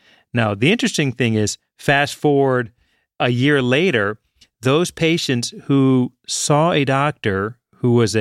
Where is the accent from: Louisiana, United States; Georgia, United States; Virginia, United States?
Virginia, United States; Richmond; Jeff, I grew up in Richmond, Virginia. I had antibiotics for breakfast.